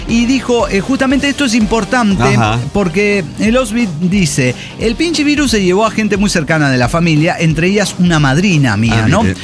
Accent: Ixcaquixtla, Puebla, Mexico; empecé a ir los domingos yo solo al mercado de mi pueblito, Izcatquistla.

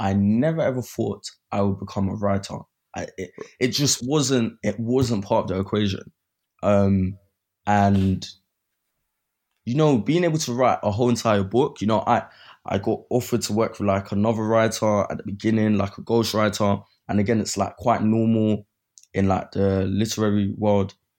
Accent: London, United Kingdom; But when I was growing up in Brixton, it was a sort of different place.

